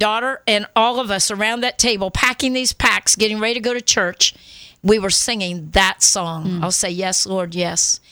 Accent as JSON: {"language": "English", "country": "Guatemala", "tie": "born or raised there", "moved": "yes", "said": "First time I had been back to that country since I grew up in Guatemala."}